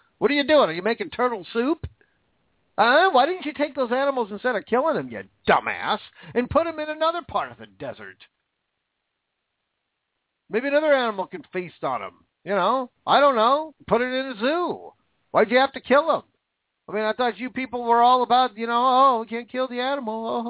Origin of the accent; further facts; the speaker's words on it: Washington, United States; And I grew up in Washington. That's all we got was rain.